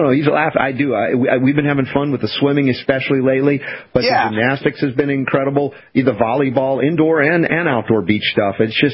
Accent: Georgia, United States; I think it was for Georgia, let's all volunteer, because I grew up in Georgia.

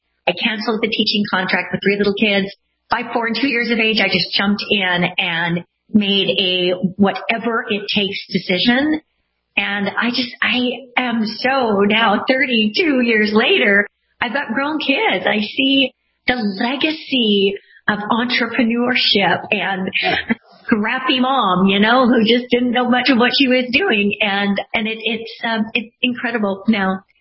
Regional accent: Utah, United States; I grew up in Utah, so I was familiar with network marketing

